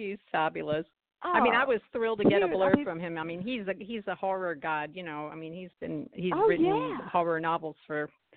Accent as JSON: {"language": "English", "town": "Miami", "region": "Florida", "country": "United States", "tie": "born or raised there", "said": "I grew up in the Miami area, and I drew upon a lot of things from there"}